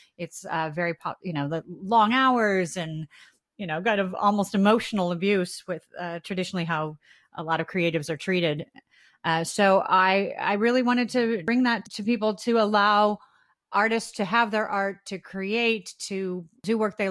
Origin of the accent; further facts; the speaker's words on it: Chicago, Illinois, United States; Starting back at the beginning, I grew up in Chicago, Illinois, and I always wanted to be an actor.